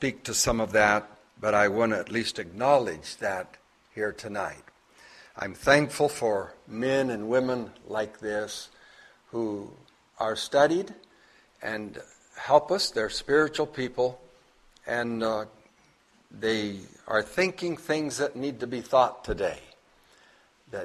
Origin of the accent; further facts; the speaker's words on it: Bolivia; It was in Bolivia. I was born and raised in Bolivia.